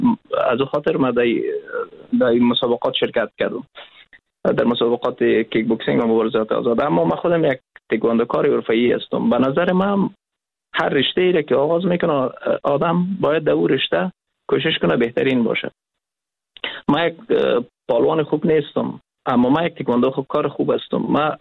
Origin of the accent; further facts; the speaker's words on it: Afghanistan; به خاطر از اینکه ما افغان هستیم مشکل بود